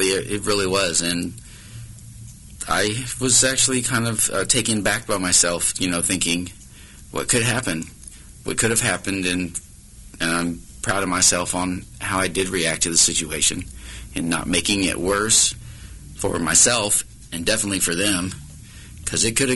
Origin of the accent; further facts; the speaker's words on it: Missouri, United States; born there; I mean, I was born in Jackson County, born in Missouri, so it shouldn't be hard.